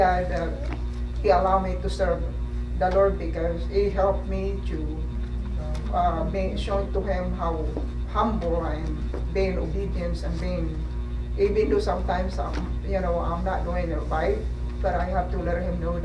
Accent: Philippines; I'm Filipino from the Philippines, but my parents never been divorced.

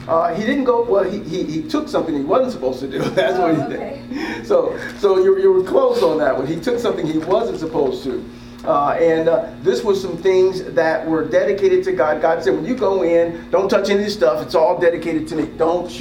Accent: Midwest, United States; I used to say pop. I'm from the Midwest.

